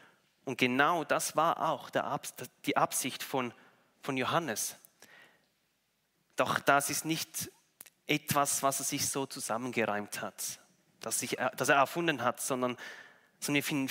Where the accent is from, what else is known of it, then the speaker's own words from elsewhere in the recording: St. Gallen, Switzerland; Also ich komme aus dem Toggenburg und mein Herz, wenn ich Berge sehe, da wow.